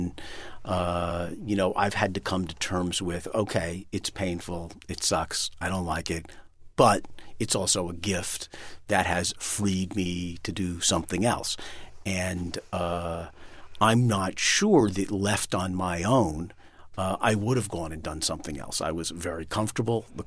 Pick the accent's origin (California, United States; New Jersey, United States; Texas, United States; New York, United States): New York, United States; New York City; Having been born and raised in Manhattan and having moved back, no one in my family had any interest in going to Vermont.